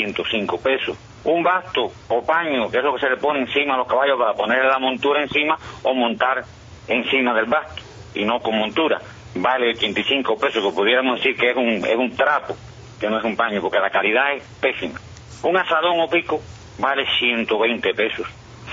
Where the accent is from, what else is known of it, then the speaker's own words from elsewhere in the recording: Cuba; Yo no tengo tractor, pero soy cubano y lo sé porque lo oigo decir.